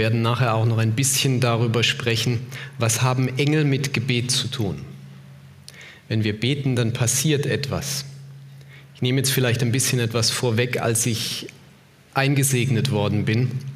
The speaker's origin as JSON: {"language": "German", "town": "Heilbronn", "region": "Baden-Württemberg", "country": "Germany", "tie": "born or raised there", "said": "ich war in Heilbronn gewesen, wir haben es ja vorhin gehört, in meiner Heimatstadt"}